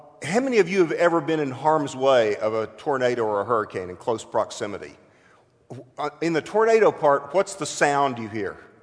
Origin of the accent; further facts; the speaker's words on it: Houston, Texas, United States; I grew up in Houston, which is at least as hot and humid as Jacksonville, Orange Park are.